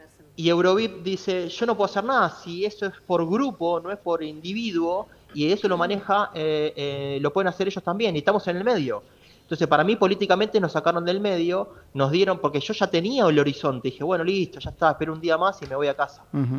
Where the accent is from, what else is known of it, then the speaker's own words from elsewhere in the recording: Argentina; familias, somos 12 de nuestro grupo, pero en el ticket de reserva somos 17 argentinos, acá con este número de reserva.